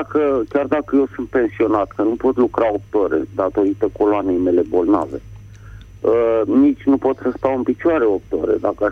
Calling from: Bucharest, Romania; din București.

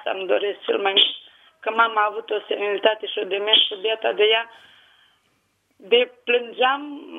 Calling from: Tulcea, Tulcea County, Romania; de la Tulcea

